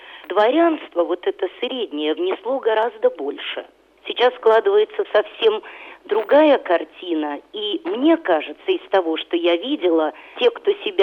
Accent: Australia; в детстве я росла в Австралии, у меня никогда не было чувства, что я австралийка. Всегда было очень сильно это сознание русскости. И я бы сказала, тогда, конечно, абстрактное, потому что я не родилась в России

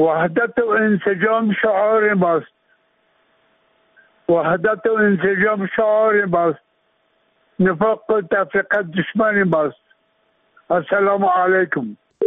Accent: Afghanistan; ما که از افغانستان هستیم، ما که وابسته به یک خاک ملت اسلامی افغانستان هستیم

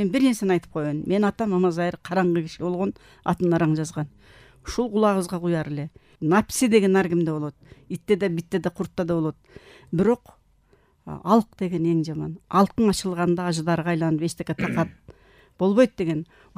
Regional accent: Osh, Osh Region, Kyrgyzstan; менин деле өзүм Оштукмун. Биз өзбектер менен коюн колтук алыша жашадык.

